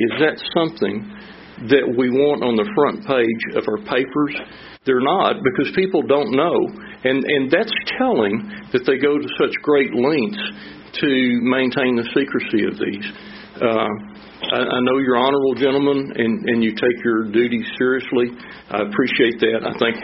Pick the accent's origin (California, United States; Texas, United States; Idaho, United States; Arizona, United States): Arizona, United States; Sedona; I'm from Sedona, Arizona, and I represent no one but myself